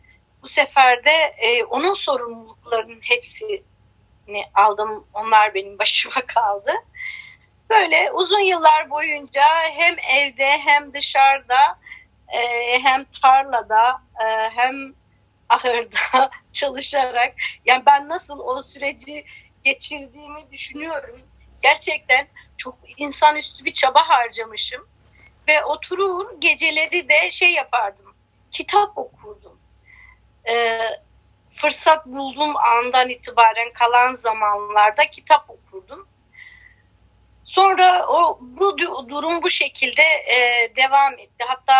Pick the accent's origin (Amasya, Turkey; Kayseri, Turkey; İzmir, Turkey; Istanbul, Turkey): Amasya, Turkey; Amasya'nın bir köyünde dünyaya geldim. İşte herkes gibi ben de köyde nasıl büyülüyorsa ben de o şekilde büyüdüm. İlkokulu köyde okudum.